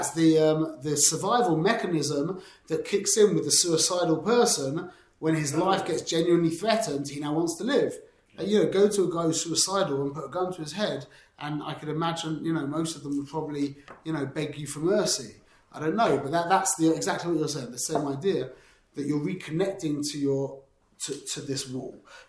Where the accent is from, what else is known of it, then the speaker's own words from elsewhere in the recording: London, United Kingdom; where I grew up in London